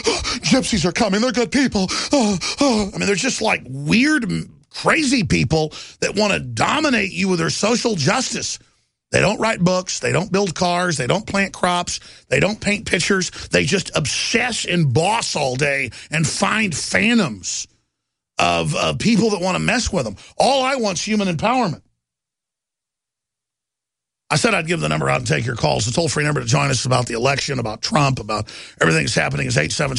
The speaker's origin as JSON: {"language": "English", "town": "Dallas", "region": "Texas", "country": "United States", "tie": "born or raised there", "said": "I grew up in Dallas, Texas, like half black, tons of black friends."}